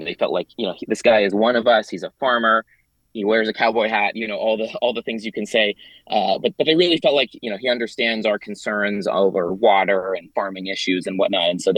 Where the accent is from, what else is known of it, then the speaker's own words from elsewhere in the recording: Sacramento, California, United States; I grew up outside Sacramento, so I'm not unfamiliar with it